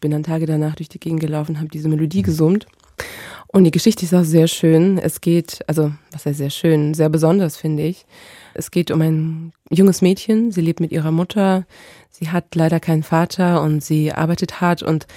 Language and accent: German; Vyshnyaky, Kyiv Oblast, Ukraine; Ja, das war in dem Dorf Fasowa in der Nähe von Kiew und auch in der Nähe von dem Dorf, wo ich aufgewachsen bin, Vyshnyaky.